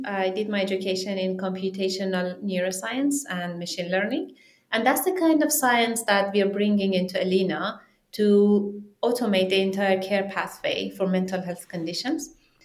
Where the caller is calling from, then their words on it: London, United Kingdom; From London, Victoria.